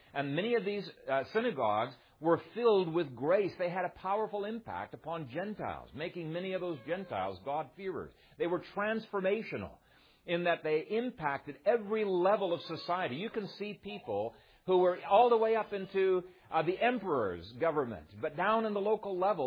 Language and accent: English; Ethiopia; I grew up in Ethiopia, and we had to study a little bit of the history of Ethiopia.